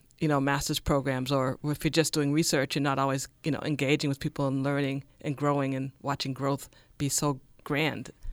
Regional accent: Boston, Massachusetts, United States; But I grew up in Boston and went to the Boston Public Schools.

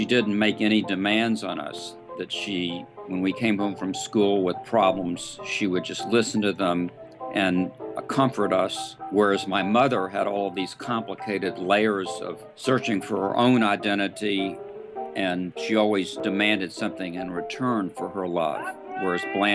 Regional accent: the South, United States; Growing up in the South, as I did, I just took the black help as a given, and it wasn't until many years after I had moved out of the South

